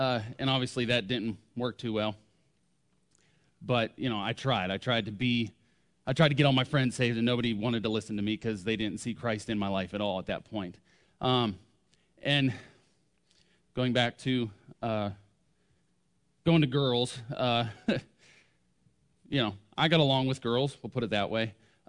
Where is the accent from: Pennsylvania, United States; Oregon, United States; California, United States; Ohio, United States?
Pennsylvania, United States; I grew up in Pennsylvania. I am a Yankee, but I've lived here almost as long as I lived up there.